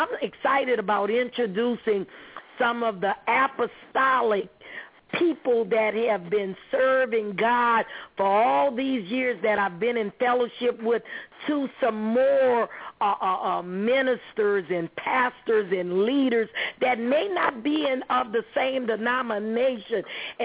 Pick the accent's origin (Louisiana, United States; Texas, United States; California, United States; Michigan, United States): Louisiana, United States; New Orleans; I'm from New Orleans